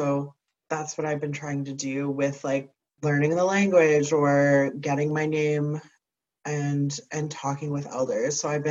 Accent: North Bay, Ontario, Canada; My family is from Migizi Odana Eagle Village First Nation on the Quebec side, but I was born and raised in North Bay, and my mom's side of the family is Métis from along the Ottawa River.

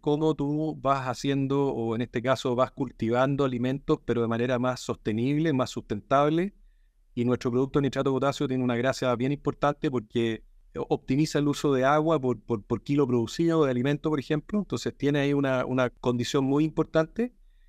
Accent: Chile; lo primero que yo quisiera decir es que como chilenos tenemos que estar orgullosos de eso.

